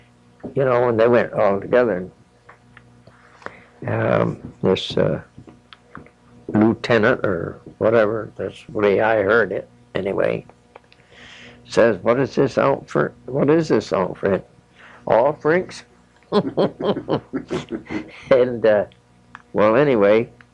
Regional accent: Salisbury, United States; And I was born in Torrington. Didn't live there but a few months, and they moved right back up here in Salisbury.

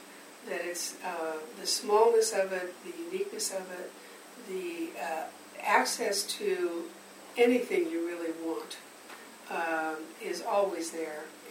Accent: Midwest, United States; I mean, I grew up in the Midwest. There are lots of barns around here, lots of interesting old buildings, which are very appealing to me.

